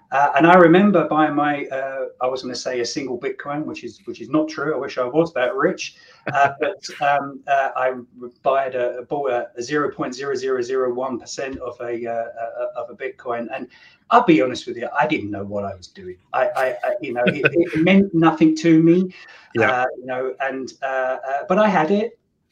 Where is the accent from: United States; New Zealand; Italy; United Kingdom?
United Kingdom; England; I'm from England